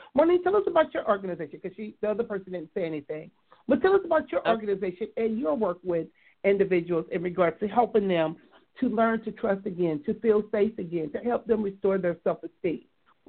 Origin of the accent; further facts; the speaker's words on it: Compton, California, United States; because me growing up in Compton, I wouldn't have known where to go.